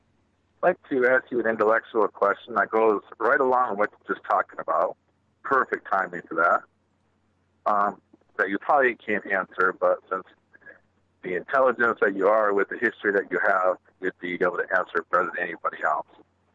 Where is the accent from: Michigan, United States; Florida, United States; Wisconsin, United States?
Michigan, United States; Well, yeah. I'm originally from Michigan, but even there, you know, it's, you know, people that voted for Trump that have an ounce of intelligence, they know they screwed up.